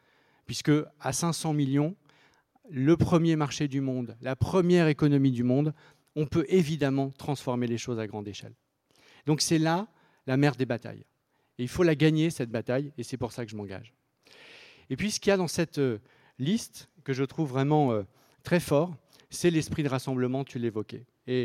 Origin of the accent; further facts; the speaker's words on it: Hauts-de-France, France; Ma région d'origine, c'est le Pas-de-Calais, c'est même plus précisément le bassin minier du Pas-de-Calais, près d'une ville que vous connaissez tous maintenant, qui s'appelle Hénin-Beaumont.